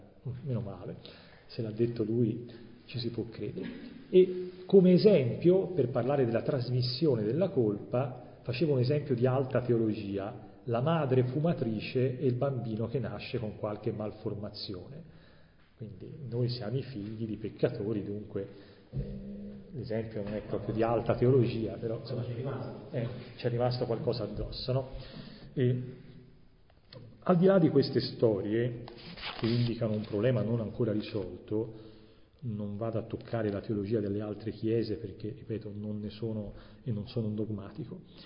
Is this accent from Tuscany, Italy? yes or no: yes; Florence, Tuscany, Italy; Qui, visto che sono fiorentino